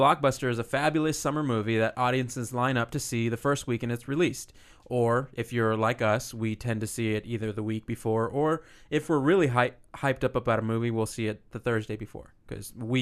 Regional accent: San Antonio, Texas, United States; I grew up in San Antonio.

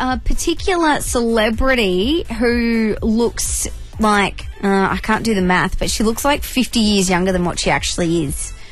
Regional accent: Newcastle, North East England, United Kingdom; I'm from the Novos in Newcastle.

